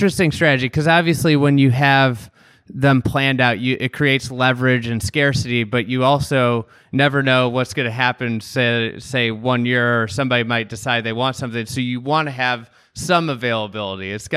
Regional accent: Chicago, Illinois, United States; As somebody from Chicago, that's just, I've never ever thought that, you know, even though some people contend that it is.

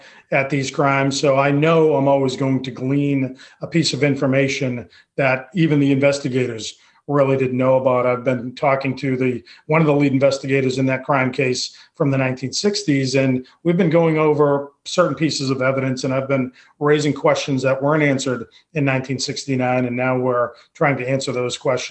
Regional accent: Cape Cod, Massachusetts, United States; Now, growing up on Cape Cod, I'd always heard about the story

